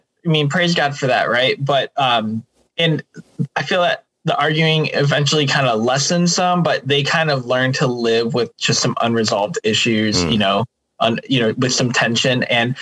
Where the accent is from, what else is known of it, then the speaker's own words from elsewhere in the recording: Chicago, Illinois, United States; I grew up in Chicagoland during the Jordan era